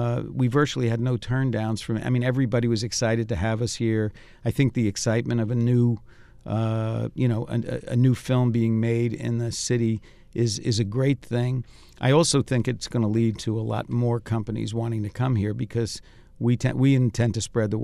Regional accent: New York, United States; So I've had a lot of experience in New York, and I'm from New York. So it's great to come back home.

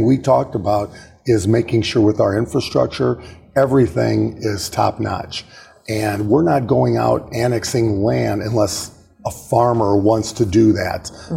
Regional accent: LaPorte, United States; When I grew up in LaPorte, LaPorte had a pride about where they lived.

